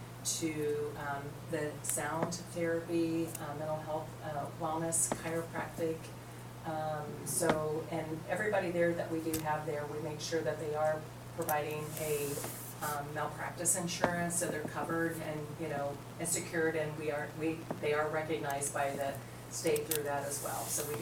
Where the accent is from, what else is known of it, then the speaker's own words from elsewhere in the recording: Tipp City, Ohio, United States; I've been in the wellness industry for 25 years. I'm from Tip City. I've lived there for 31 years.